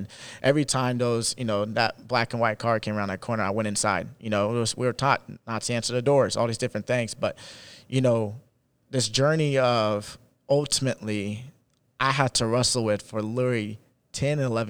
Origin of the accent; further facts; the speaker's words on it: Salina, Kansas, United States; Yeah, so I grew up in Salina, Kansas. It's literally straight down I-70, 3 hours away.